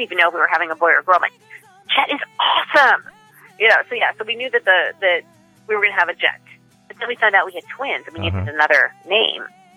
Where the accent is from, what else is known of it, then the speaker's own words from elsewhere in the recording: Los Angeles, California, United States; Born and raised in L.A. Grew up on top of Mulholland by the 405 freeway.